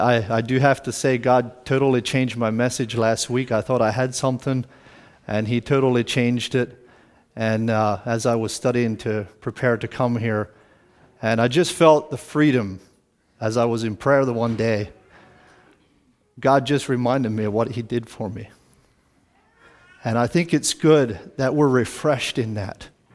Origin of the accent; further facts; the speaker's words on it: Pennsylvania, United States; community there in Lancaster County. I would say I had a stable family life.